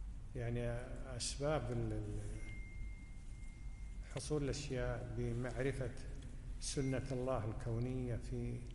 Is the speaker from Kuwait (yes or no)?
yes; Kuwait; لأن أحيانا حتى يحصل هذا عندنا في الكويت كثيرا